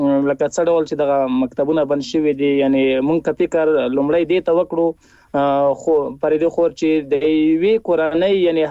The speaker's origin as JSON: {"language": "Pashto", "town": "Ahmadkhel", "region": "Paktia", "country": "Afghanistan", "said": "هم له پکتیا احمد خیر څخه."}